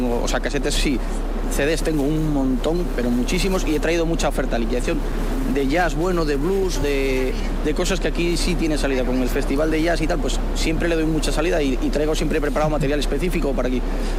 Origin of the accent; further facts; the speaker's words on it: Oviedo, Asturias, Spain; Soy de Oviedo, de Asturias.